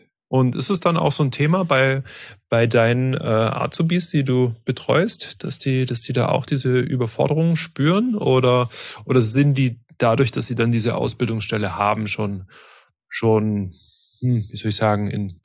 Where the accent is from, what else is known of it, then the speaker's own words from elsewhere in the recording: Baden-Württemberg, Germany; born there; ich komm selber auch aus dem Stuttgarter Raum gebürtig